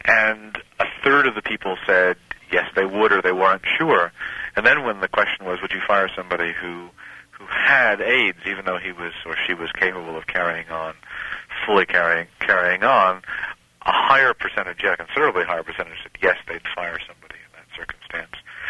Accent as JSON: {"language": "English", "region": "California", "country": "United States", "said": "in some states like my home state of California, they did pretty well"}